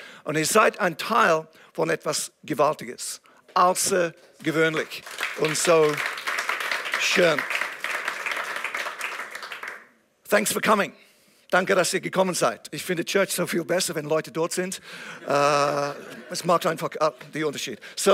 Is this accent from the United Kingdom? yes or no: yes; England, United Kingdom; German is a second language; Ein Engländer, der Deutsch gelernt hat in der Schweiz. Genau so. Also ich hoffe, dass ihr meinen Akzent versteht